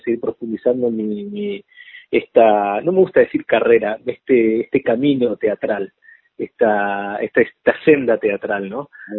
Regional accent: Posadas, Misiones, Argentina; Soy de Posadas, de Misiones.

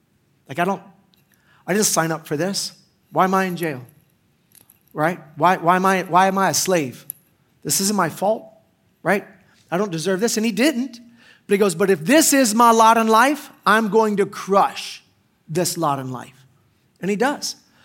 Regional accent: Pensacola, Florida, United States; born there; I was born in Pensacola, Florida.

